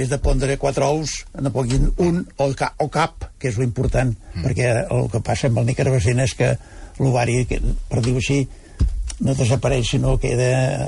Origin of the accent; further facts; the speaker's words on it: Valls, Catalonia, Spain; Jo soc de Tarragona, un poble molt maco que es diu Valls.